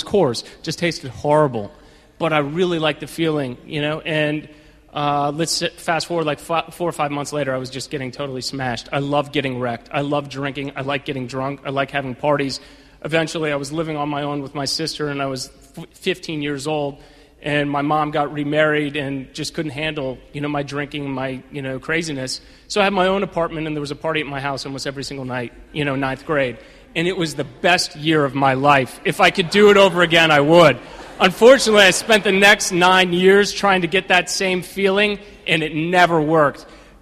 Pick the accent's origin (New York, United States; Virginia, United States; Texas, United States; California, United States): Virginia, United States; Newport News; I'm from Newport News, Virginia. I was born there. I'm the product of a dentist and a fashionista, and they got together and moved to Virginia, and they had me.